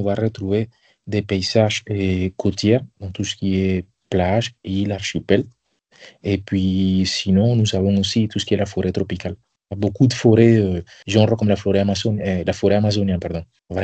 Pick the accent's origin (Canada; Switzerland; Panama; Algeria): Panama; now in Nantes, France; Je viens du Panama. J'habite actuellement à Nantes.